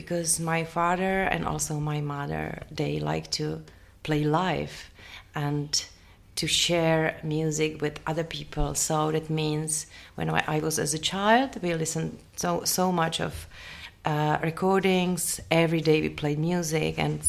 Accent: Czechia; English is a second language; moved away as an adult; Yeah, because I'm from Czech Republic

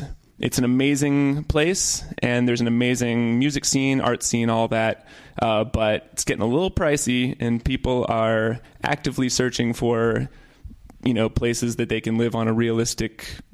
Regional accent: St. Louis, Missouri, United States; moved away as an adult; St. Louis is my hometown. But I knew pretty early on that I wanted to study music.

